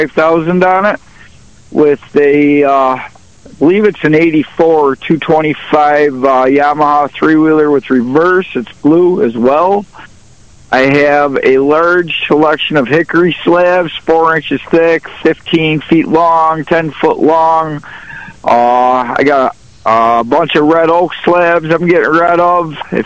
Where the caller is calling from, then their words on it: Wyoming, United States; Town of Wyoming.